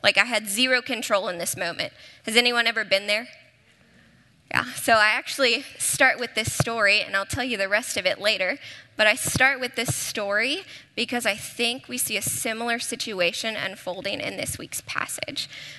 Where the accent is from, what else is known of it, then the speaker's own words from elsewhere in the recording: Dallas, Texas, United States; I grew up in Dallas, so I am one of you if you were Dallas born and raised.